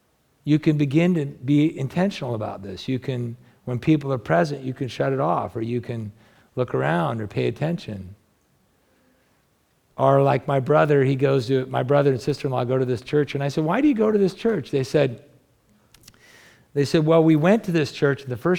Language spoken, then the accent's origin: English; United States; And I'm a foreigner, so they're talking to me, you know, because I'm American and I'm kind of standing out